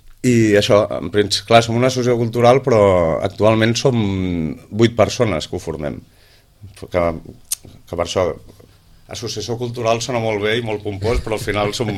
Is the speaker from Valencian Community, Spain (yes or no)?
no; Terrassa, Catalonia, Spain; also born or lived in Gràcia; now in Sitges, Spain; jo vaig arribar a Sitges fa 3 anys, i bueno, jo soc de Terrassa, però vivia a Gràcia, que és la vila de Gràcia.